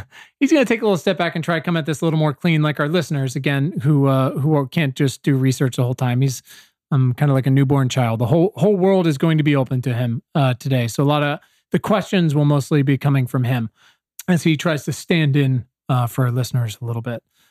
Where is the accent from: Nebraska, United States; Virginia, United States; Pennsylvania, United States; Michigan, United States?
Virginia, United States; I'm from Southeastern Virginia. My high school's 50% black